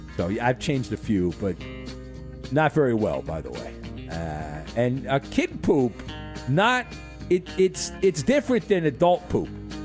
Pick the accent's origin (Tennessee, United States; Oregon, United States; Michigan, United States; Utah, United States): Oregon, United States; You know, growing up in Oregon, some pond somewhere, just jumping for it.